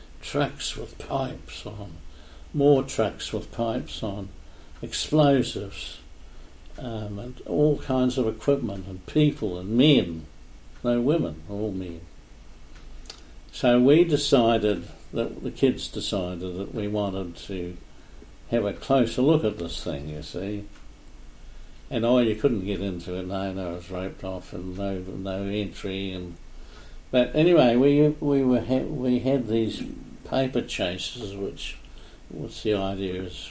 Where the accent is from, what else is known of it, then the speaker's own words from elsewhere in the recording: Feilding, Manawatū-Whanganui, New Zealand; And along with that, in the area where I was growing up in Fielding, Sandon Road, Fielding, a group of American oil explorers called the Superior Oil Company